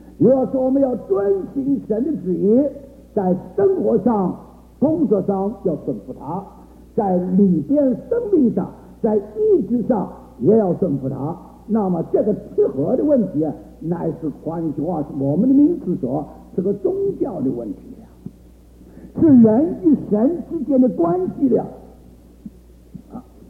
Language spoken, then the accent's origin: Chinese; China; 特别我们中国人的伦理，我们做事是根据好坏